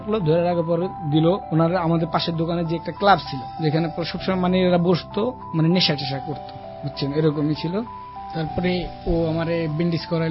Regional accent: Chittagong, Chittagong Division, Bangladesh; কারণ আমার বাড়ি যত চট্টগ্রাম ছিল

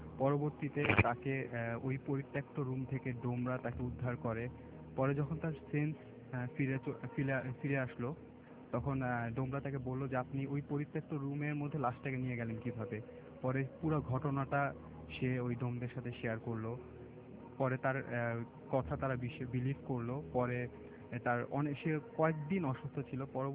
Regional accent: Dhaka, Dhaka Division, Bangladesh; মিরপুর থেকে এসেছি।

